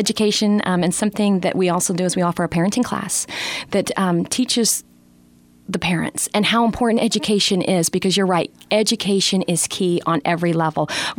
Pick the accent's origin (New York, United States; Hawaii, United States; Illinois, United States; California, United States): Illinois, United States; Litchfield; Litchfield, my hometown here